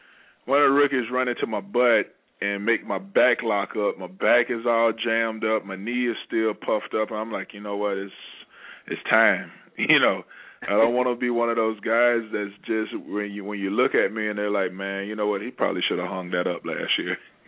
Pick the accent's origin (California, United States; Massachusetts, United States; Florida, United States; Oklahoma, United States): Florida, United States; You know, even though I'm originally from Florida, you know, I consider myself a tri-state area, you know, resident.